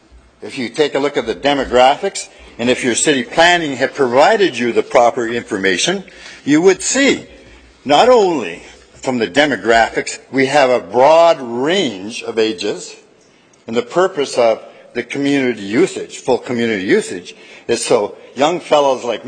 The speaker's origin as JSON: {"language": "English", "town": "Winnipeg", "region": "Manitoba", "country": "Canada", "tie": "born there", "said": "I was born in Winnipeg in 1941. I've been living on Lorette since year 2000."}